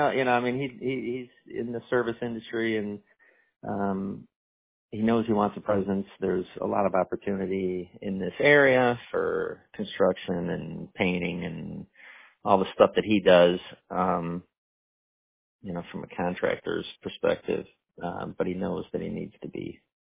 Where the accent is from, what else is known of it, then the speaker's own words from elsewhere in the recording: Hinsdale, Illinois, United States; I grew up in Hinsdale, which is right next door to, yeah.